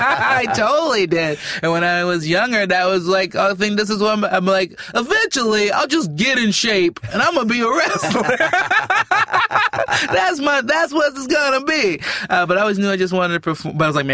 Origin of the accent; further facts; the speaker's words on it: Chicago, Illinois, United States; I grew up in Chicago.